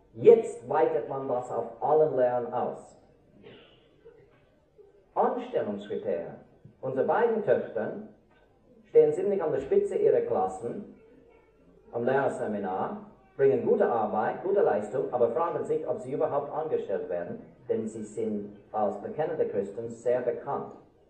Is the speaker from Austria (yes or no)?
no; Switzerland; Bei uns in der Schweiz ist es so, dass jedes Dorf und jede Stadt eine lokale Schulbehörde hat